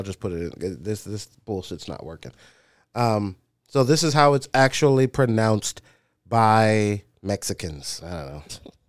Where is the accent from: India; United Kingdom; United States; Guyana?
United Kingdom; England; I'm saying I'm English, so I didn't know what the fuck he was saying.